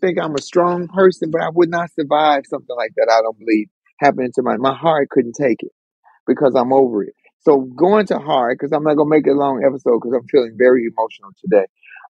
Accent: Chicago, Illinois, United States; We're afraid of kids because kids, especially in Chicago, my hometown, they jacking you at 11 and 12 years old at the gas stations.

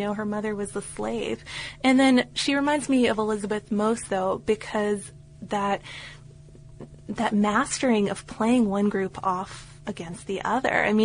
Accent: United Kingdom; now in Australia; I'm a British guy who decided to abandon the cubicle and spend a few years traveling around the world.

